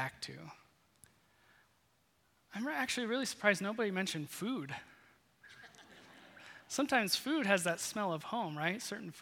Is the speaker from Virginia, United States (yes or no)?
no; Iowa, United States; So first, I grew up in Iowa, and Michelle grew up in Iowa also. And so that is home.